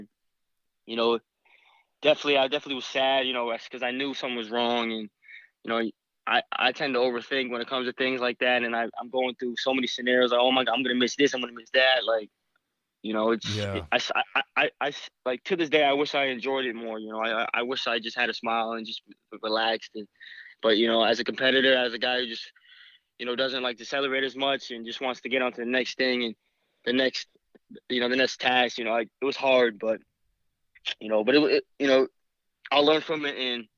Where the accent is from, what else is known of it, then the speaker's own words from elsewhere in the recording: East Coast, United States; I'm from the East Coast. You know, it's normal.